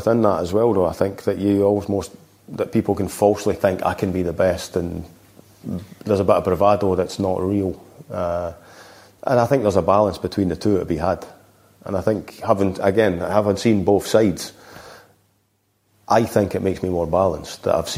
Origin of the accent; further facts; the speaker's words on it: Scotland, United Kingdom; Maybe I'm being Scottish negative again